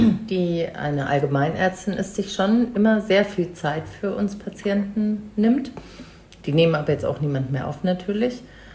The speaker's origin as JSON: {"language": "German", "town": "Munich", "region": "Bavaria", "country": "Germany", "said": "Ich bin in München geboren."}